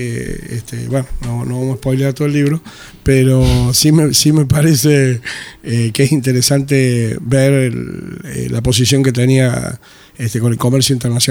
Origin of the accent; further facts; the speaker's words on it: Argentina; Lo que pasa es que somos argentinos.